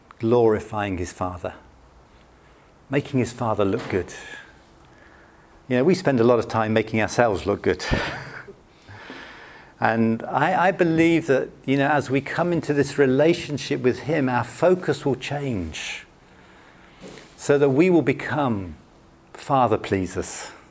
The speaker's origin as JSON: {"language": "English", "country": "United Kingdom", "said": "You see, we're British, aren't we? Most of us are British."}